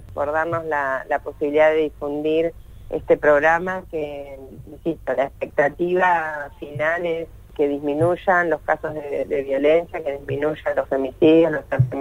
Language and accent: Spanish; Buenos Aires Province, Argentina; Yo soy bonaerense, soy del conurbano